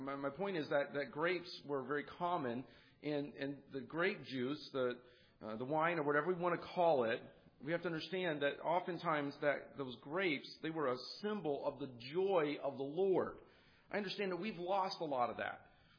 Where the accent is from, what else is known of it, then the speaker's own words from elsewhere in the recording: California, United States; I'm from California. Don't throw tomatoes at me. I know it's the land of the fruits and nuts, but there are some good people out there.